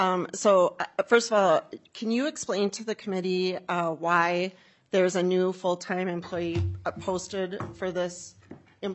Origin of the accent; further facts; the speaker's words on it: Minnesota, United States; I'm from Southeast Minnesota as well.